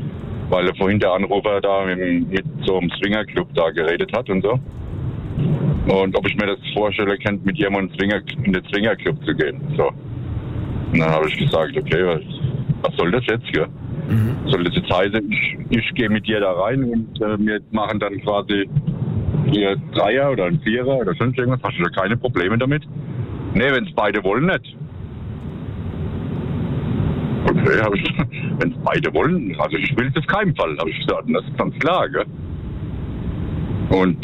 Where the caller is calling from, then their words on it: Worms, Rhineland-Palatinate, Germany; aus Worms.